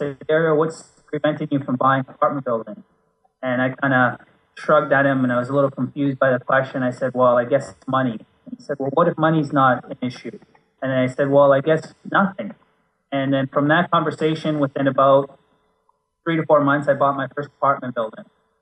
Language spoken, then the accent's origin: English; Vancouver, British Columbia, Canada; now in Phoenix, United States; I'm from Vancouver, British Columbia, and I'm currently in Phoenix, and I split my time between Vancouver, Phoenix, and Cabo.